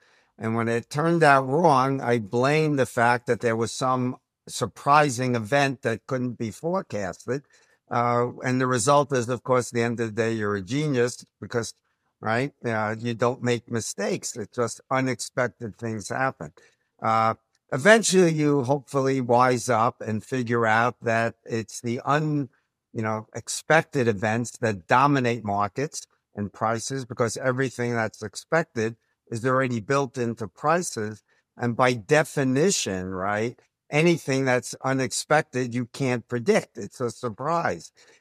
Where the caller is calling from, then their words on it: Town and Country, Missouri, United States; I'm joining from a town and country in Missouri, which is a suburb about 20 miles west of the Arch.